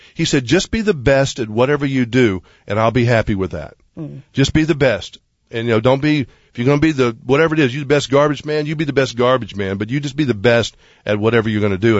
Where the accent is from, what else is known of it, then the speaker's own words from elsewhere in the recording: Montgomery, Alabama, United States; I was from Montgomery, Alabama as a little boy.